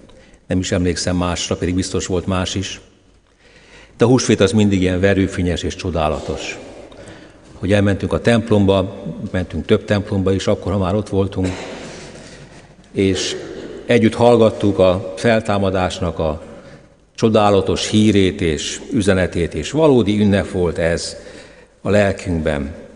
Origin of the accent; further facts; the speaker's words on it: Fertőd, Győr-Moson-Sopron, Hungary; Fertődön nőttem fel kisgyermekkoromban